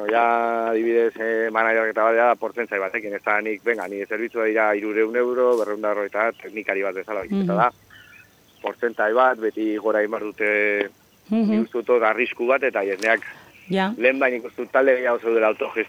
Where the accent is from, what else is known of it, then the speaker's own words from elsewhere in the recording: Pamplona, Navarre, Spain; gu Iruñakoa gara